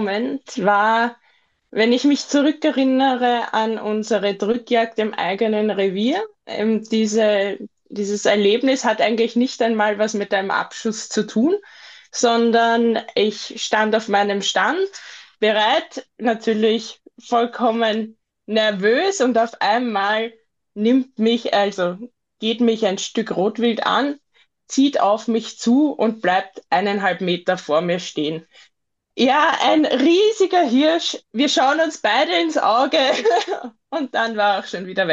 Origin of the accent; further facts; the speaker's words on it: Vienna, Austria; Ich komme aus Wien in Österreich